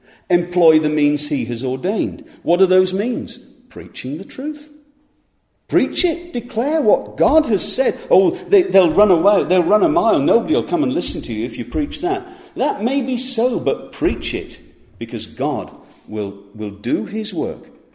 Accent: North West England, United Kingdom; Growing up in the Lake District and spending a lot of time there, you walk around and you drive around, and there's magnificent scenery and lovely hills

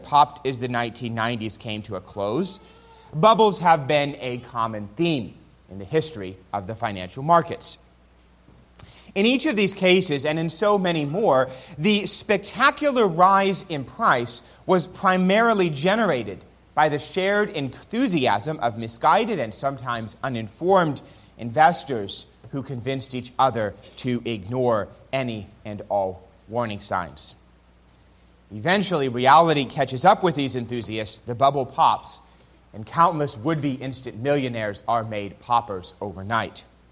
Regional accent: New York City, New York, United States; As many of you know, I grew up in New York City and later returned to work for a few years at the church that my father still pastors there.

